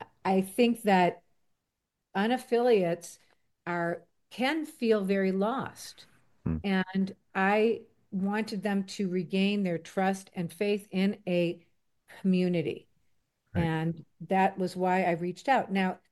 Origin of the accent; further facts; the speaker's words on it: United States; We're American Jews.